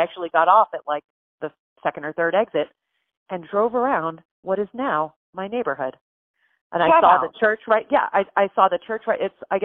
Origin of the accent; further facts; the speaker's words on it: Fort Lauderdale, Florida, United States; growing up in Florida, in Fort Lauderdale, not in anywhere near like the nice part of Fort Lauderdale, just like the new part of Fort Lauderdale out west